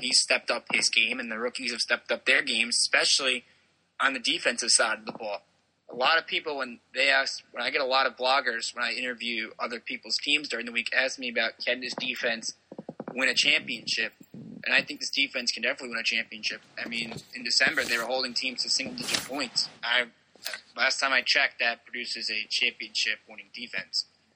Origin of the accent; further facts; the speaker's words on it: New York, United States; And I'm a New Yorker personally, so I listen to Rex Ryan and these Jet players repeatedly talk all day.